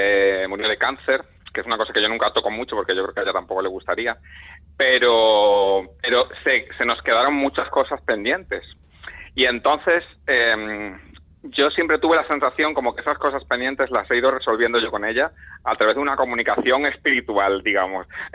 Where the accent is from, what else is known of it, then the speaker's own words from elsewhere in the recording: Extremadura, Spain; born there; Además de Extremadura, donde yo nací